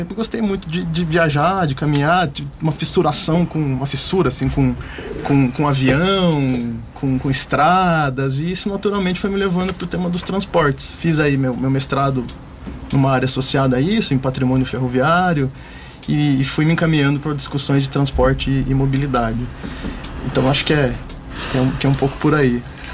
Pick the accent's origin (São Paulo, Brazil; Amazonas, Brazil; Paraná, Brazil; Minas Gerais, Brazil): São Paulo, Brazil; Piracicaba; Eu sou de Piracicaba.